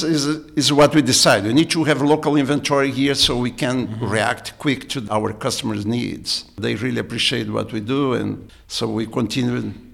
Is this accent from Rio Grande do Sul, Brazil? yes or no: yes; Rio Grande do Sul, Brazil; born there; English is a second language; Tramontina is located in a small towns in Brazil, and I'm one of those. I born in the city that Tramontina actually started.